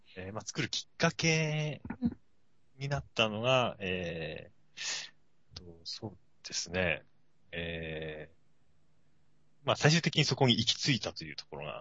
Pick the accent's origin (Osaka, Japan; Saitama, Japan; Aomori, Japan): Aomori, Japan; もともと僕が地元の青森県でして